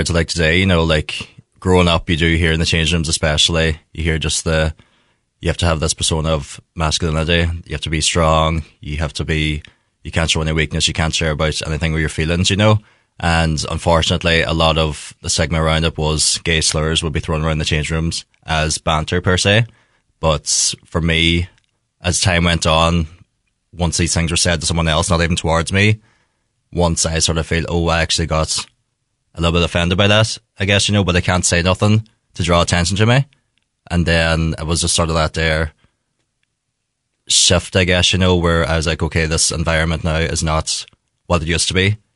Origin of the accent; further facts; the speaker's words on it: Castlederg, Northern Ireland, United Kingdom; So, I'm from Tyrone, across the border there, Ahí Éireann Castledeirg area. Mistaken for a Donegal man every now and then from the accents. But yeah, I am openly gay Gaelic footballer.